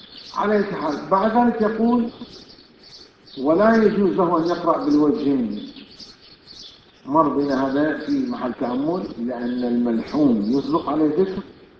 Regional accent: Bahrain; لا الحجازيين لا العراق لا عندنا في البحرين لا مكان اخر

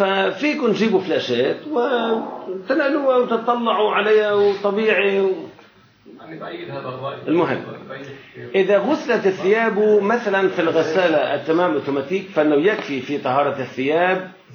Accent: Lebanon; أو التشط بلهجتنا اللبنانية

